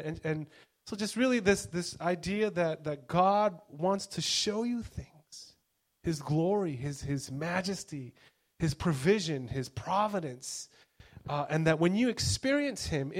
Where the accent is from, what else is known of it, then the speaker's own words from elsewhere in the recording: California, United States; moved away as an adult; also born or lived in Beijing, China / Hong Kong; now in Singapore; growing up in California, I love going hiking and camping.